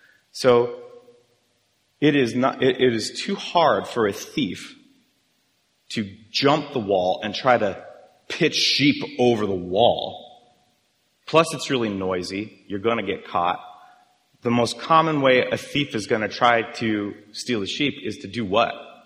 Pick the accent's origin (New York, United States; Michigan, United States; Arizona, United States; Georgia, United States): Arizona, United States; Where I grew up in Arizona, there was a lot of LDS people living there.